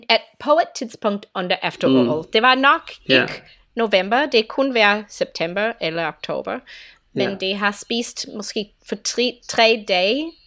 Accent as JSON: {"language": "Danish", "country": "United States", "second_language": "Danish", "said": "Og vi har, som amerikaner, vi har sådan en positivo, optimistic outlook."}